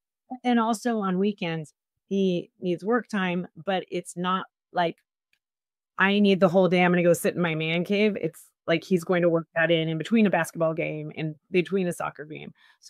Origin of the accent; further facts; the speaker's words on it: Sacramento, California, United States; So first of all, I grew up in Sacramento, single mom, divorced, a second grade teacher.